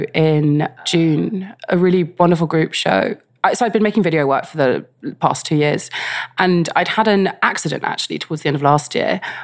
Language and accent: English; London, United Kingdom; I grew up in West London.